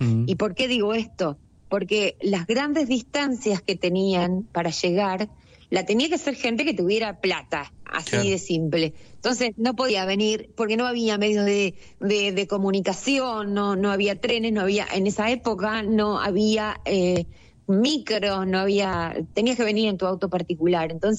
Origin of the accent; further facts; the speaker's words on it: Epecuén, Buenos Aires Province, Argentina; yo soy nacida en Epecuén, viví en Epecuén hasta los 20 años, que fue la fecha de la inundación.